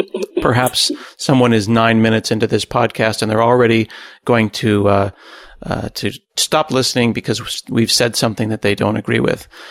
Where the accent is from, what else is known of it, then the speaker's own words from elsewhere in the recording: United States; because I can only speak as an American